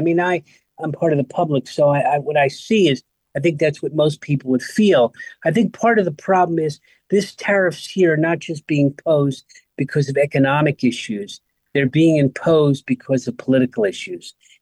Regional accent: New York, United States; I'm a New Yorker. You come from New Jersey. Okay. So I originally am from New York.

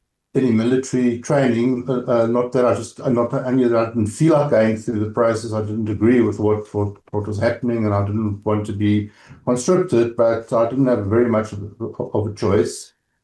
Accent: Bantry Bay, Western Cape, South Africa; So I started I grew up in Bantry Bay.

